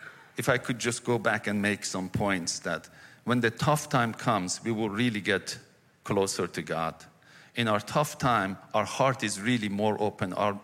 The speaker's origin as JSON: {"language": "English", "country": "Iran", "tie": "born or raised there", "said": "I grew up in Iran. I was 12 years old when revolution happened."}